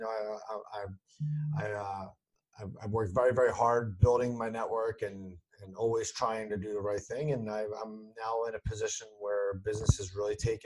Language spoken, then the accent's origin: English; Philadelphia, Pennsylvania, United States; I'm from Philly. I used to play hockey up there my whole life.